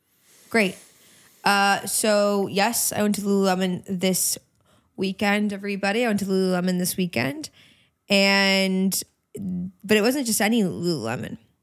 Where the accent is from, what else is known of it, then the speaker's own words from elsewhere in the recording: Canada; Hi, I'm Canadian.